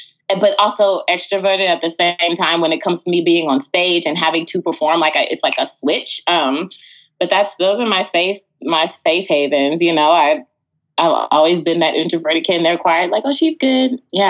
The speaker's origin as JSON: {"language": "English", "region": "Texas", "country": "United States", "tie": "born or raised there", "also_born_or_lived": "California", "said": "I grew up in Texas."}